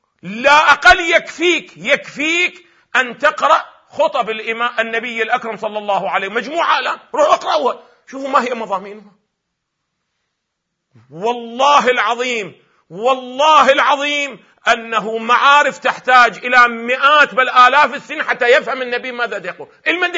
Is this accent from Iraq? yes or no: yes; Iraq; مثل أفترض الآن عندنا في العراق